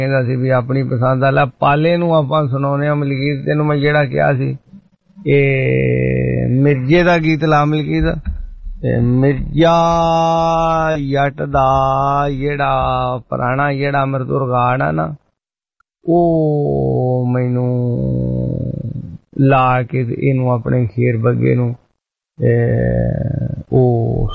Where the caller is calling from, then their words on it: Faridkot, Punjab, India; ਤਾਂ ਜੀ ਮੈਂ ਫਰੀਦਕੋਟ ਤੋਂ ਸੁਣਦਾ ਹੁੰਦਾ ਸੀ, ਤੇ ਹੁਣ ਮੈਂ ਇਸ ਵੇਲੇ ਪਹੁੰਚ ਚੁੱਕਿਆ ਜੀ ਸਿਰਣੀ ਦੇ ਪਰਥ ਵਿਆਹ।